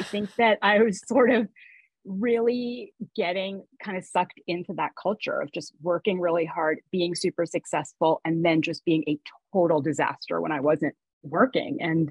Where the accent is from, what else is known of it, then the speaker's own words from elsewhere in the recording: Toronto, Ontario, Canada; In Toronto.